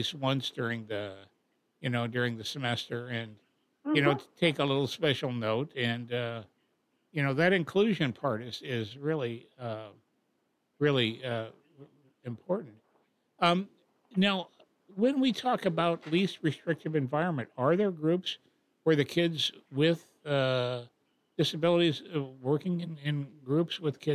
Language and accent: English; Ellensburg, Washington, United States; You know, I grew up in Ellensburg, which was probably a school district about the same size as maybe a little bit bigger than Vashon